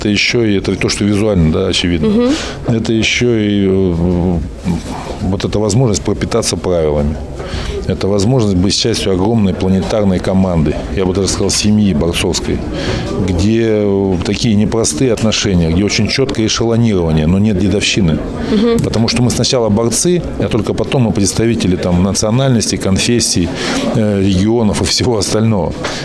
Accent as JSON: {"language": "Russian", "town": "Novosibirsk", "region": "Novosibirsk Oblast", "country": "Russia", "said": "Я смог из Новосибирска через сложную систему соревнований попасть в это уникальное, на самом деле, объединение"}